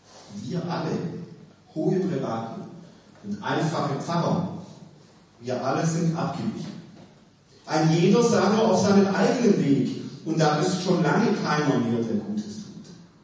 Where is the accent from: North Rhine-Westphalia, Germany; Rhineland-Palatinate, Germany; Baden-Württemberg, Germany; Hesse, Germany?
Baden-Württemberg, Germany; Rottenburg; accent: Swabian; Sie werden an meiner Sprache sicher merken, dass ich als Schwabe und Rotenburger bin